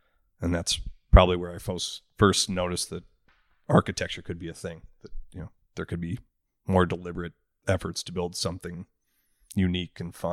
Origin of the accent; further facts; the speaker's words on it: Oshkosh, Wisconsin, United States; I grew up in Oshkosh, Wisconsin, and we were really lucky in that town.